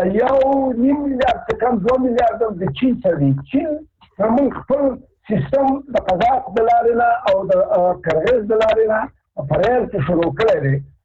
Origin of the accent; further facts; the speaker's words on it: Afghanistan; مونږ افغانان یو